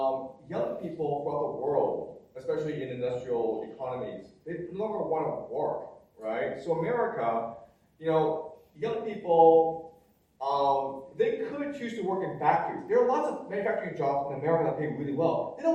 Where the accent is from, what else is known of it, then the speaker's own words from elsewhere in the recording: China; I'm from China, I live in China, okay?